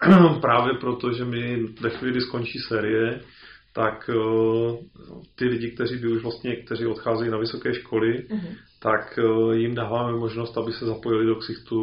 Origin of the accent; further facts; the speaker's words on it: Opava, Moravian-Silesian Region, Czechia; Byť jsme byli zaraz z Opavy, to znamená z nejhůře dostupného místa v republice pomalu.